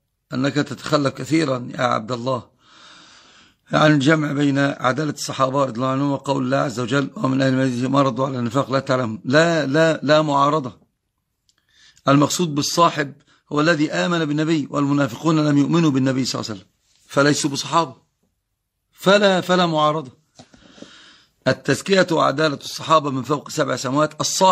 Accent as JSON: {"language": "Arabic", "country": "Algeria", "said": "هل يجوز لها أن تواصل في الجنائز عندنا في الجزائر"}